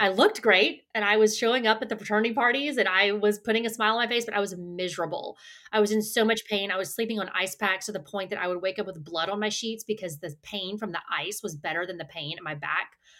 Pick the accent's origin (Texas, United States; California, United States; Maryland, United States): Texas, United States; Houston; I grew up here in Houston, Texas, where I am living now with my three girls and a baby in my belly